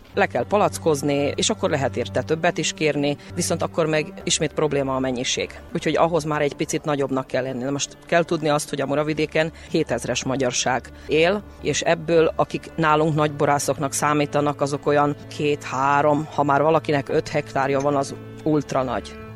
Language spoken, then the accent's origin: Hungarian; Mura, Slovenia; szlovéniai Muravidékről jöttünk